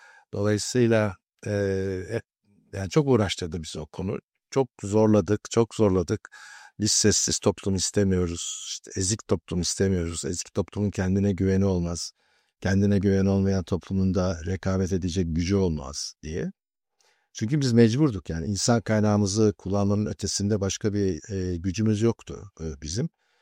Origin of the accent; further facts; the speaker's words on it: Istanbul, Turkey; Ben İstanbul doğumluyum. İstanbul'a başladım ilkokul